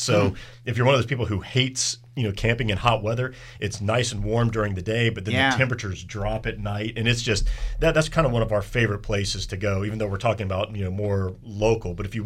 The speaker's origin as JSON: {"language": "English", "region": "Louisiana", "country": "United States", "tie": "born or raised there", "said": "You know, I remember growing up, we grew up in Louisiana, and we didn't have many mountain biking trails"}